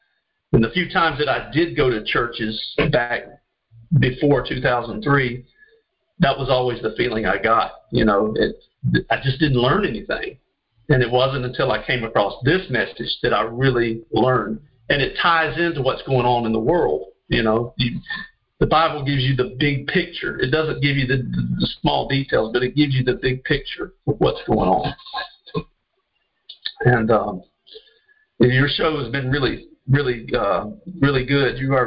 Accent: Georgia, United States; And I'm from Georgia, obviously.

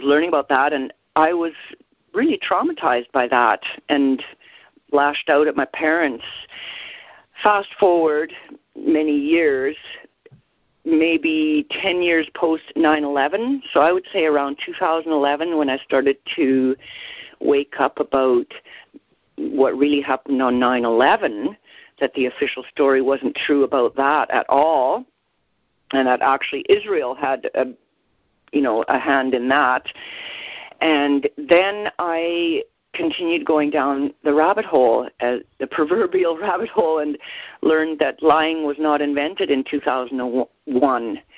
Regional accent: Edmonton, Alberta, Canada; I was born and raised in Canada, in Edmonton, Alberta, to be more precise, from parents who came from Germany. They immigrated to Canada in the early 1950s.

